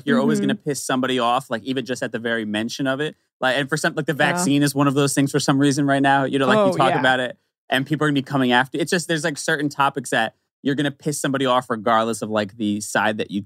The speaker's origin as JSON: {"language": "English", "town": "New York City", "region": "New York", "country": "United States", "tie": "born or raised there", "also_born_or_lived": "New Jersey"}